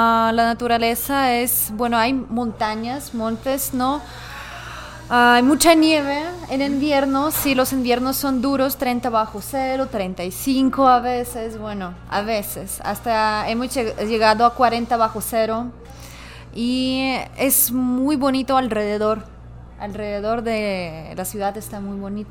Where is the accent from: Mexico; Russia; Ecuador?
Russia; Ural; born there; Spanish is a second language; also born or lived in Moscow; Bueno, yo nací en una zona que se llama Ural. Es de los montes Urales, no es de tanto frío como en Siberia, pero más o menos. Los inviernos sí son duros ahí. Pero últimamente yo estaba viviendo en Moscú, últimos 3 años antes de llegar acá.